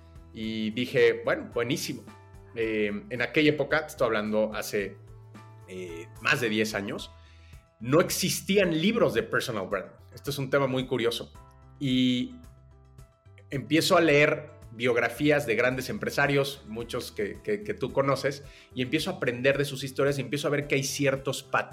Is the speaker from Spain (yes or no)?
no; Mexico City, Mexico; born there; Yo nací en la Ciudad de México y desde muy joven empecé a trabajar.